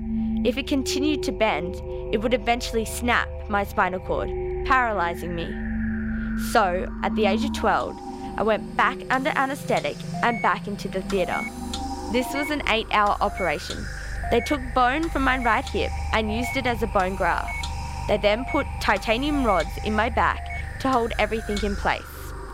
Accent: Alice Springs, Northern Territory, Australia; I was born in Alice Springs. I have lived here all my life.

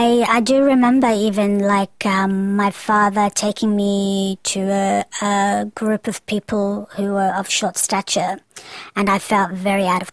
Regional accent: Australia; I grew up in Australia predominantly, and I grew up in a very Australian culture, surrounded by different cultures in Australia.

